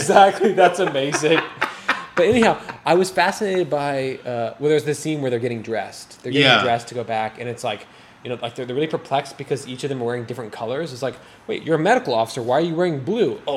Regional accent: Texas, United States; I guess growing up in Texas, at least we didn't watch The Passion of Christ every year.

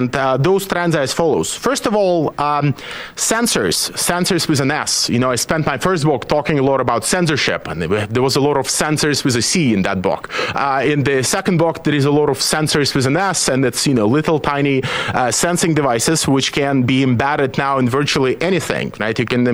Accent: Belarus; English is a second language; I was born in Belarus. That's where I grew up.

